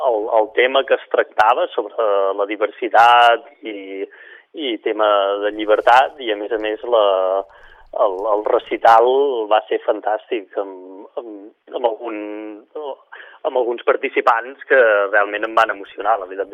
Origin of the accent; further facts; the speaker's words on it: Catalonia, Spain; com que som d'Osona, doncs bastant influenciat per la boira i la foscor que tenim a l'hivern.